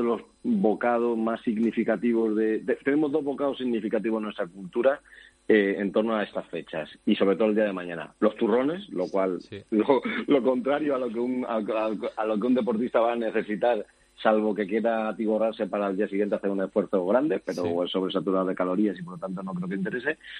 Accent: Jarandilla de la Vera, Extremadura, Spain; Yo soy de la zona de la Vera, de Jarantilla.

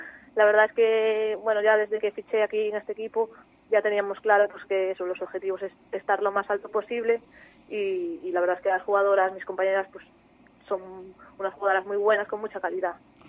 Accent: A Coruña, Galicia, Spain; estoy cómoda aquí en Galicia, cerca de casa, ya que yo soy de Coruña.

